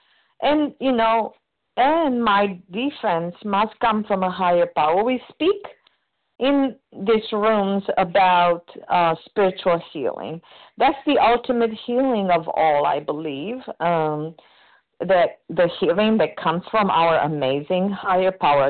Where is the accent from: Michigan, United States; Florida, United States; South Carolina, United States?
South Carolina, United States; Good morning. You are close. I'm from South Carolina.